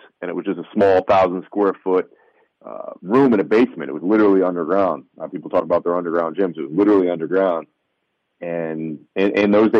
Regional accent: New Jersey, United States; So I'm an Italian from Jersey, so I got to.

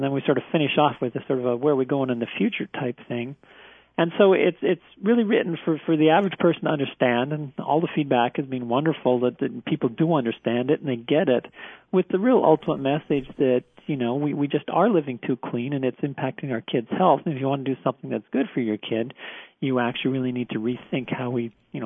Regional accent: Acreage, Florida, United States; I was raised that way. I was raised in Acreage, and I was an orangutan outside

